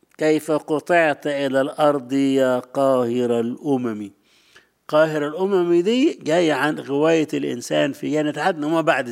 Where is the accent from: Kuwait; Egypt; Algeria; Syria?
Egypt; now in United States; عندنا في مصر مثلا، في سني ده